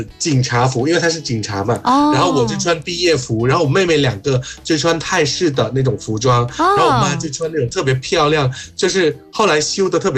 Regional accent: Thailand; Chinese is a second language; 在我们泰国人的概念来讲，就是要到影楼去拍。

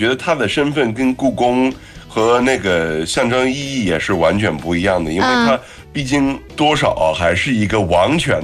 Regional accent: China; 所以我觉得就是作为一个中国人

